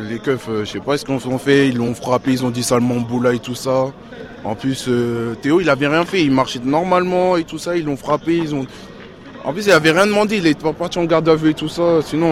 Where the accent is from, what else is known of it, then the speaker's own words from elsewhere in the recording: Stains, Île-de-France, France; j'ai 18 ans, je viens de Stein, Clos Saint-Lazare, 93, à côté de Saint-Denis, on vient des quartiers.